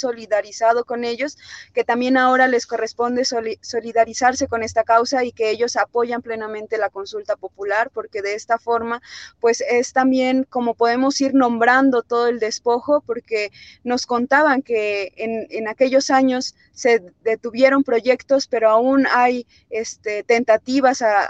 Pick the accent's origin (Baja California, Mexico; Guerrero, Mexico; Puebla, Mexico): Guerrero, Mexico; Arcelia; yo soy originaria de Arcelia, Guerrero, es un municipio de la región de Tierra Caliente de Guerrero